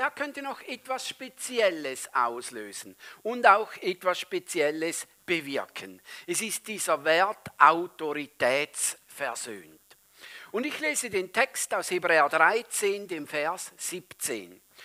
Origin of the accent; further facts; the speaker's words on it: Switzerland; Als Schweizer haben wir ein einzigartiges oder ein spezielles Verhältnis zu Leiterschaft ganz grundsätzlich.